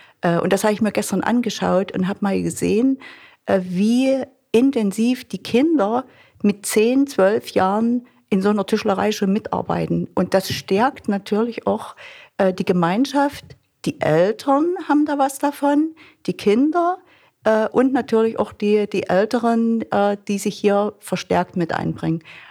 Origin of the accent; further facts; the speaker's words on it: Bärendorf, Saxony, Germany; Ich komme aus Bärendorf